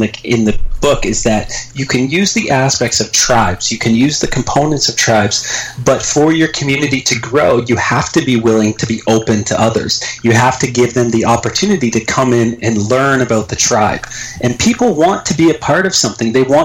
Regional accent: Canada; I'm Canadian.

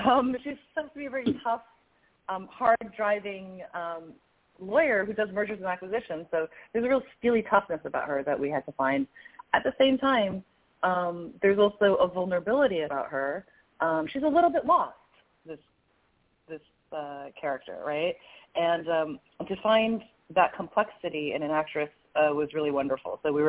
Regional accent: New York, United States; Simon, I'm from New York. I lived in New York for 13 years. I miss it so much.

